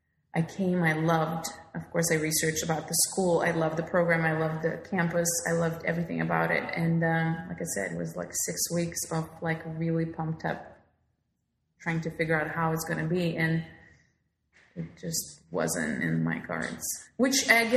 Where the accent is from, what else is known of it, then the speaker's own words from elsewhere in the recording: Lithuania; now in San Francisco, United States; I am from Lithuania. I'm 100% Lithuanian.